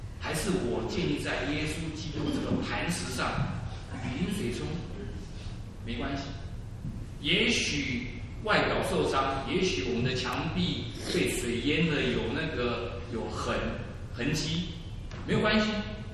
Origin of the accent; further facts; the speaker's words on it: Taiwan; 因为我是从台湾来的，我们家住的房子呢，当初盖的时候都是挖地基的，灌水泥的